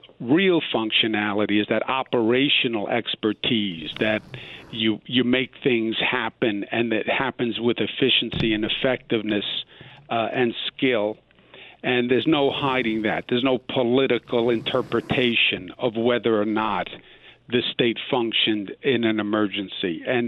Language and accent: English; Queens, New York, United States; I'm from Queens.